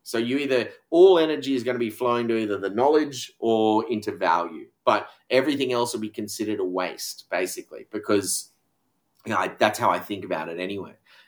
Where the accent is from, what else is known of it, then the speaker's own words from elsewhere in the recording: Australia; just because I got born in Australia, I got lucky.